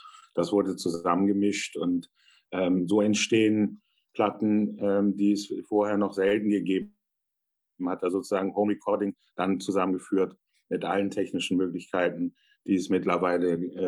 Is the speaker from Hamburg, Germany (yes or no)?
yes; Hamburg, Germany; born there; geboren in Hamburg vor 50 Jahren